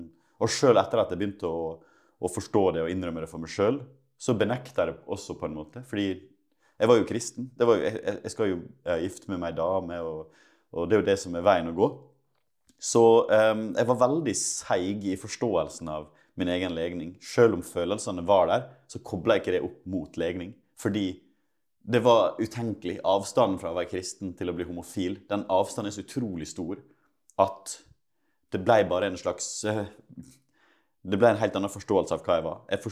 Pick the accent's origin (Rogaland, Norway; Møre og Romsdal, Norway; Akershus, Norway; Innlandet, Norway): Møre og Romsdal, Norway; Ålesund; jeg kommer fra Ålesund. Mine foreldre er pastorer. Har hatt en veldig kristen oppvekst. Kirka har vært mitt andre hjem.